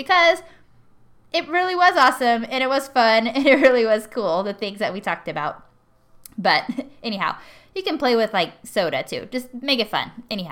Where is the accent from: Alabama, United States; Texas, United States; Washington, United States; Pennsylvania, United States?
Texas, United States; I'm from Texas. Yeah. So my goal was to, like, go home and go to that show